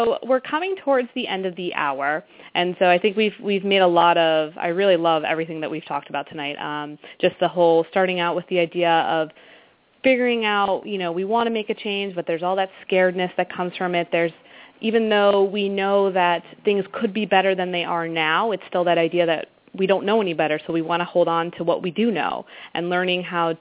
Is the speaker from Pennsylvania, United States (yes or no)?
yes; Hershey, Pennsylvania, United States; I grew up outside of Hershey, PA, so I'm very familiar with that town and all the people in it.